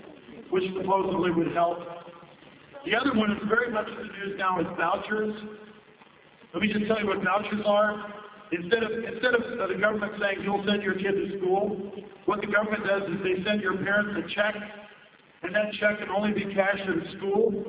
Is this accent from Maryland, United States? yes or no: no; California, United States; California has corporal punishment. I grew up in California, so.